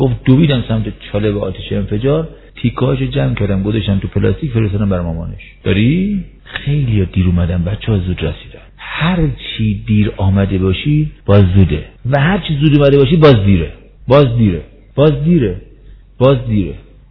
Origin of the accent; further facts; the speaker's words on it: Qom, Iran; ما قمی هستیم دیگه. بعد از دعا پیاده آروم آروم میرفتیم گلزار شهدای قم